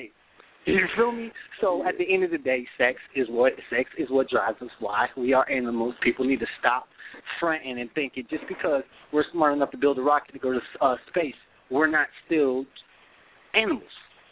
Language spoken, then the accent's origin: English; Florida, United States; now in Virginia, United States; I'm out here in Virginia right now, man.